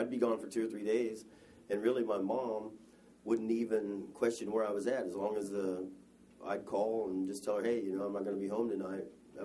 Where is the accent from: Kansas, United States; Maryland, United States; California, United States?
Kansas, United States; Hutchinson; Well, I grew up in Hutchinson, Kansas. I'm a middle child. I had an older sister and a younger brother.